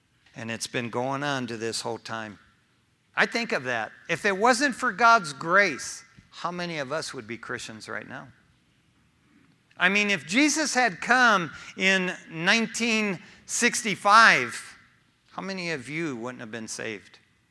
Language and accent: English; East Detroit, Michigan, United States; I grew up in East Detroit, Michigan, the Motor City capital of the world.